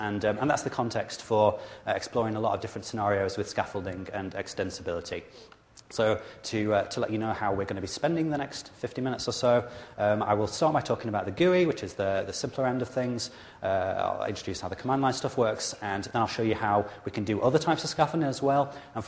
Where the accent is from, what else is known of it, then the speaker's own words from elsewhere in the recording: England, United Kingdom; I'm a program manager on the ASP.NET team. I'm from England, as you can probably tell.